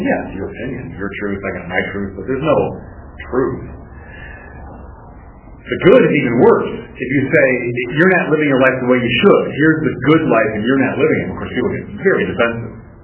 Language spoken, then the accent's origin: English; Michigan, United States; when I was a kid, growing up outside Detroit, and my father taking my brother and me to the Tigers game.